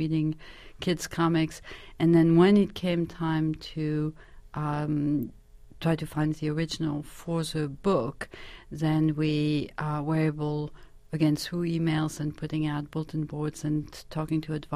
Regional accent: France; No, I didn't, but I had Tintin and all of the great French comics, which is exactly what brought me to my current life.

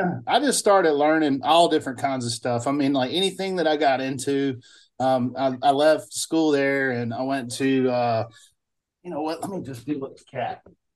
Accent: the South, United States; now in Canada; that's part of growing up in the South as a white kid.

